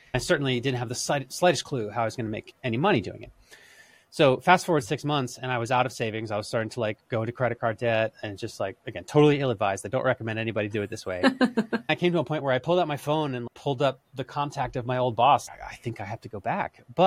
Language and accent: English; Philadelphia, Pennsylvania, United States; It was so inspiring to hear this story done in my hometown because I hadn't really heard so much success coming from Philly before.